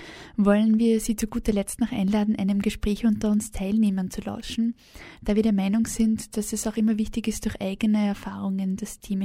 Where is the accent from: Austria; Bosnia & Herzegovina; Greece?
Austria; Lower Austria; now in Graz, Austria; Also ich komme eben aus Niederösterreich, aus dem Ostviertel.